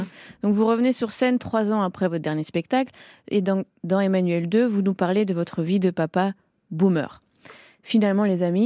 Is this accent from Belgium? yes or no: yes; Belgium; Alors que j'ai grandi en Belgique.